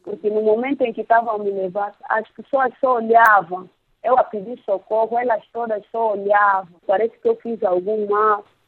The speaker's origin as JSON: {"language": "Portuguese", "country": "Angola", "said": "Todos nós somos angolanos."}